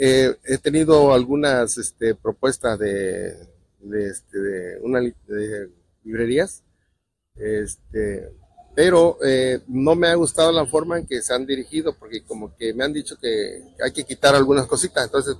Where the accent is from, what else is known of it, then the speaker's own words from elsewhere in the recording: Mexico; un orgullo para nosotros como mexicanos.